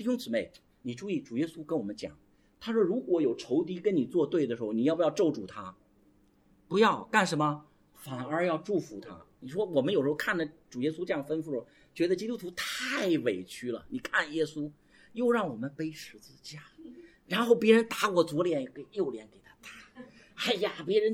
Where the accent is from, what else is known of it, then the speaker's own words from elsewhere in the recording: China; 所以我们中国人习惯打压教育